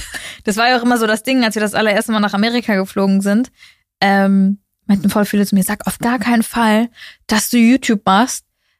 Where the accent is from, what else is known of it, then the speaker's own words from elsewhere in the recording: Germany; weil wir sind ja Deutsche